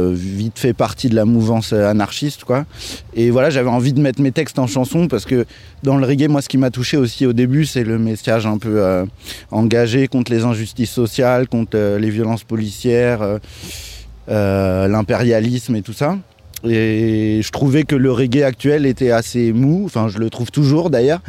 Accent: Paris, Île-de-France, France; parce que je suis parisien

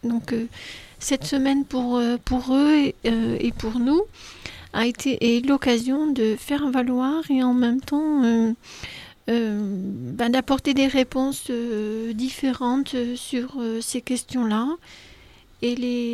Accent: Auvergne-Rhône-Alpes, France; now in Vercors, France; Moi non, je suis une pièce rapportée. J'habite dans le Vercors. Sur le plateau du Vercors, depuis 12 ans, et je viens de la Loire.

